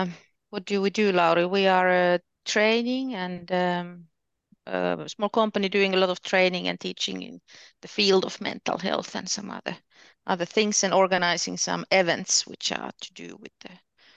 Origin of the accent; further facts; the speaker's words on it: Finland; I'm from Finland